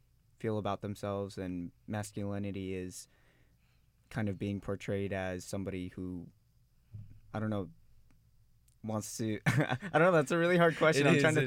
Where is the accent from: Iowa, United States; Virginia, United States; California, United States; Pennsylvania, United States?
California, United States; Thousand Oaks; I'm from Thousand Oaks, so just up the hill.